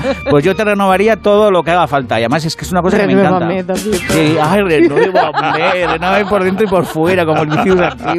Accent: Basque Country, Spain; Oye, que soy vasco.

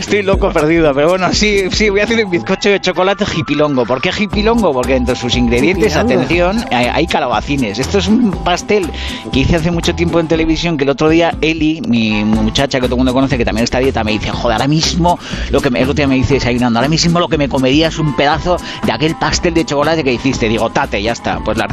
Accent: Basque Country, Spain; Yo soy vasco, y yo me enamoro, soy un tío sensible, lloro.

